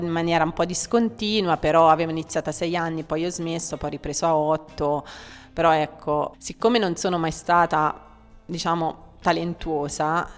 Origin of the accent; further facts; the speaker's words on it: Città di Castello, Umbria, Italy; perché io ho fatto danza per 12 anni da piccola a Città di Castello, perché io sono originaria della Val Tiberina.